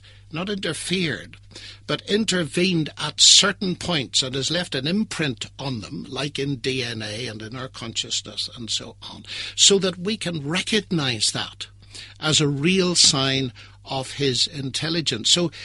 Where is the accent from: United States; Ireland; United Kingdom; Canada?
Ireland; Perhaps it's because I'm Irish